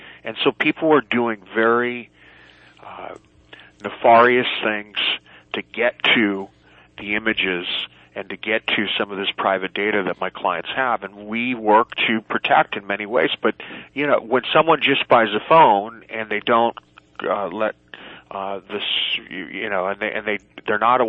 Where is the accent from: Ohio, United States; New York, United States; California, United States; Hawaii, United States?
California, United States; I grew up in Silicon Valley, and I wrote a program on sustainability back in the 80s